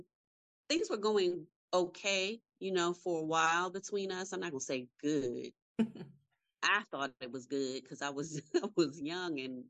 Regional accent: Baltimore, Maryland, United States; So I'm from Baltimore, Maryland. Thanks. And grew up in what we would call an at-risk home, you know, with a single mother. And growing up in the inner city, all of the things that come along with that.

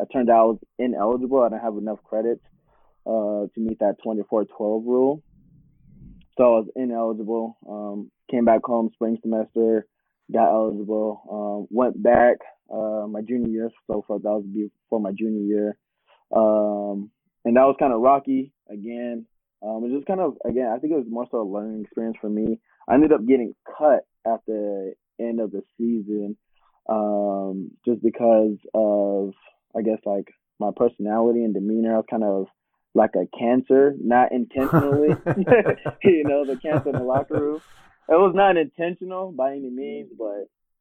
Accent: California, United States; After playing at Indio, I went to College of the Desert, which is in my hometown.

